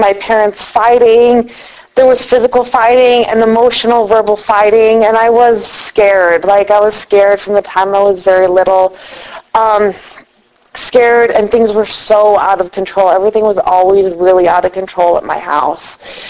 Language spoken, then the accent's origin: English; Michigan, United States; born there; I was born a baby in Michigan, but I was born to an alcoholic, addict, crazy world.